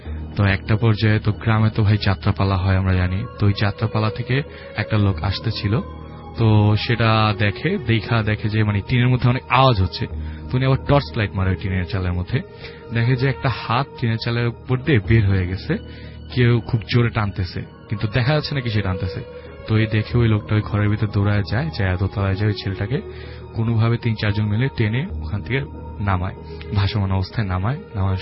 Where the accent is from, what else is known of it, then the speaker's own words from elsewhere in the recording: Mirpur, Dhaka Division, Bangladesh; hello listeners … Mirpur থেকে